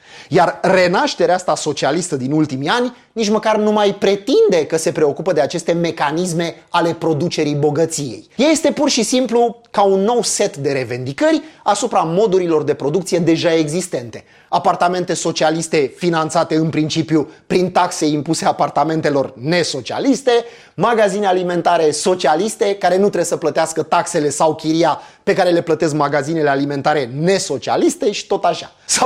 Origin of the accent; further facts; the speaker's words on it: Craiova, Dolj, Romania; M-am născut în Craiova și prin urmare aveam vreo 3 programe iugoslave la televizor